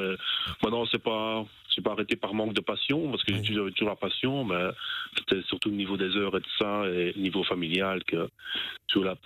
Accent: Wallonia, Belgium; Oui, je suis belge, je suis en Belgique.

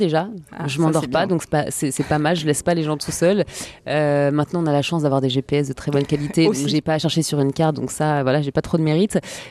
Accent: Paris, Île-de-France, France; je suis pas la seule parisienne de 40 ans dans ce cas-là

